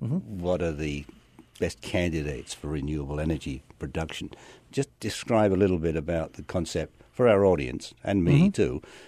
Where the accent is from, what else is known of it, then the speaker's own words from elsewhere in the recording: London, United Kingdom; now in United States; growing up in London, I would never have dreamt of sitting out here in the sunny southwest of the United States.